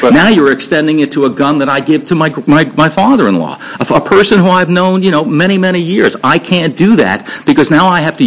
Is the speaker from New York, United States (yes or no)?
yes; New York, United States; I live here, but I'm from New York, and I know what's going on there now.